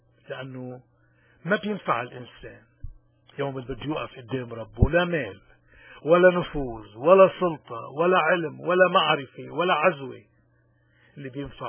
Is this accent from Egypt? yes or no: no; Lebanon; accent: Lebanese; نتشارك نحن وياكم فيها هيك بلهجتنا اللبنانية المحببة